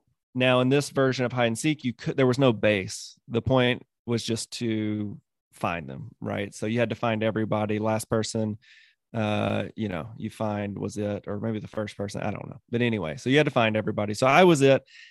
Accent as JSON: {"language": "English", "region": "Mississippi", "country": "United States", "tie": "born or raised there", "said": "So I was between 10 and 12, and I grew up in Mississippi."}